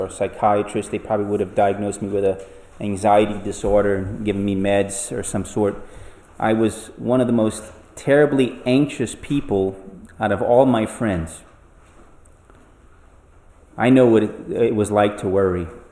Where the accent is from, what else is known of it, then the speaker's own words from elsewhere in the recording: Louisiana, United States; Growing up in South Louisiana, it's very important that Jesus said in verse 23, life is more than food.